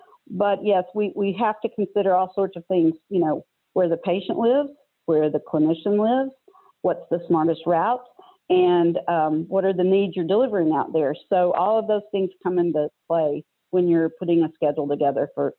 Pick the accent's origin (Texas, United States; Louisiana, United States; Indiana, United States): Texas, United States; now in Maryland, United States; Well, I still say go Cowboys, even though it's not all that popular.